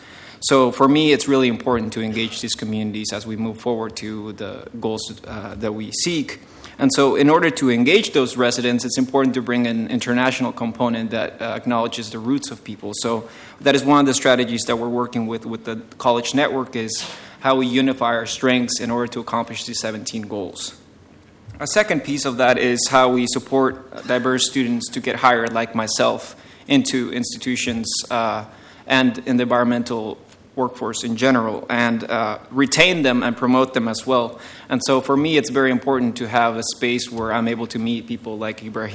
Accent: Peru; and I am originally from Peru.

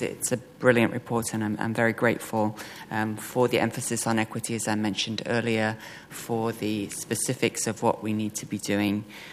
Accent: England, United Kingdom; I grew up in England. I got married in a church that was started in the 900s

